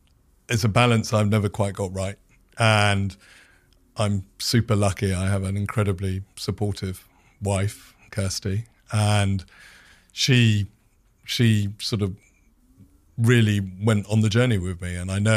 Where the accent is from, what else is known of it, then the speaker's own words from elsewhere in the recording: United Kingdom; there was this thing about being a Brit and going to New York and trying to take the thing which I loved in London and see if it worked in New York.